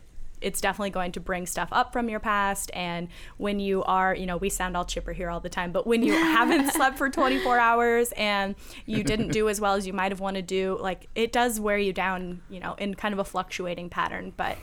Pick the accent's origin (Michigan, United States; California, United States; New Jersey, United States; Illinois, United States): California, United States; I'm from California, so an area with a lot of gang problems, drug problems, teenage pregnancy